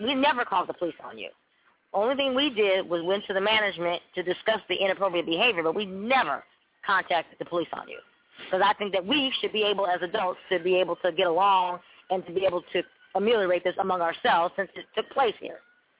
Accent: Illinois, United States; also born or lived in Michigan; now in Detroit, United States; I'm not from Texas. I'm originally from Illinois, but I've lived in Michigan for the last decade, Detroit, Michigan.

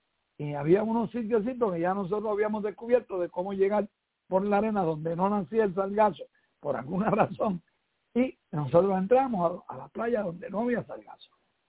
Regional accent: Vega Alta, Puerto Rico; born there; yo tengo 79 años. Yo nací en Vega Alta, a la orilla de la playa prácticamente

